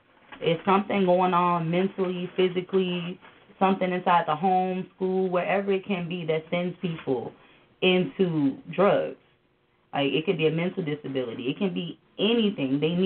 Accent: Chicago, Illinois, United States; And I grew up in Chicago, so from being in South Suburbs, from Calumet City, Lansing, Dalton, Harvey, to Riverdale, going into Chicago, it was no different.

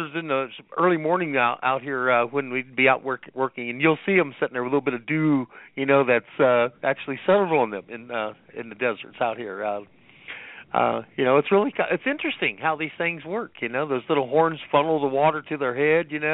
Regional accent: Midwest, United States; Because I grew up in the Midwest of North America, you know. It's basically where you're at now. You know, lots of trees and farmland and stuff, you know, lots of rain, you know.

